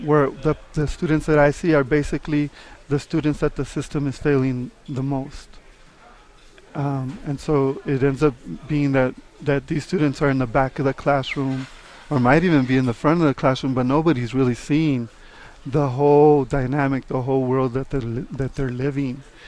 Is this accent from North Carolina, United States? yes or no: no; Los Angeles, California, United States; now in Santa Fe, United States; No, I grew up in East Los Angeles.